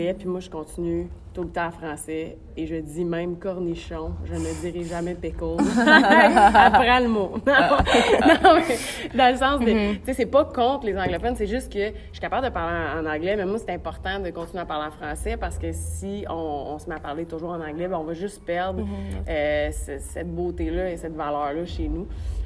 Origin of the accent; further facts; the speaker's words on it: Ontario, Canada; je le dis haut et fort que je suis franco-ontarienne.